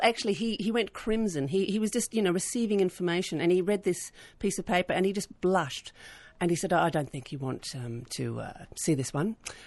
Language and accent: English; Queensland, Australia; Mum and Dad certainly pushed us towards the arts as kids when we were all growing up in Queensland, actually.